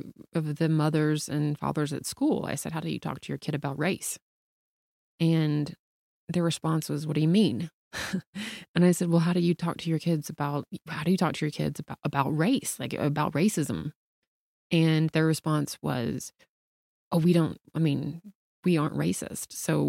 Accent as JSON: {"language": "English", "region": "Southern United States", "country": "United States", "tie": "born or raised there", "said": "I mean, I grew up in the South."}